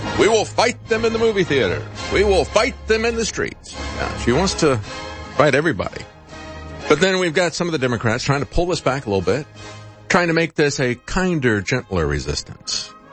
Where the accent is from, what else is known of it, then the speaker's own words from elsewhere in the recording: Tampa, Florida, United States; I grew up in Tampa.